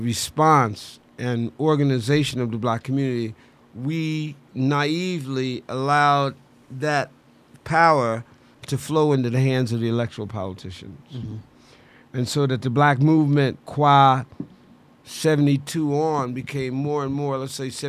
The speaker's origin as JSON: {"language": "English", "country": "United States", "said": "but I ain't a Nigerian. I'm an American."}